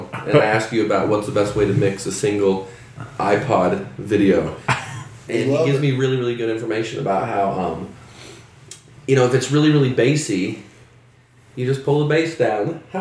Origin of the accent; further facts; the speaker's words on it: Vandalia, Illinois, United States; I grew up with him in Vandalia.